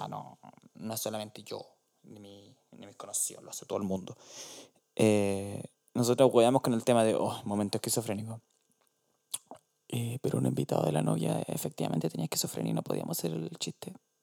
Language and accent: Spanish; Chillán, Ñuble, Chile; Nosotros somos de Chillán y lo que es el sur. Bueno, no tan al sur, claramente.